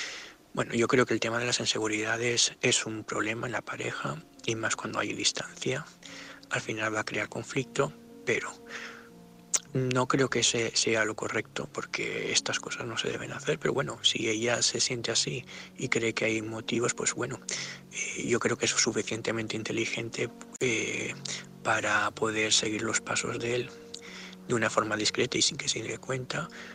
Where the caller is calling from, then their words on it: Gandia, Valencian Community, Spain; de Gandía.